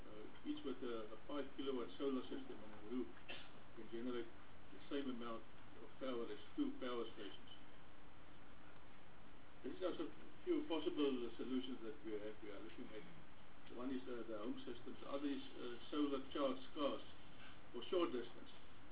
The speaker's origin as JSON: {"language": "English", "town": "Upington", "region": "Northern Cape", "country": "South Africa", "said": "I'm from Upington in the Northern Cape."}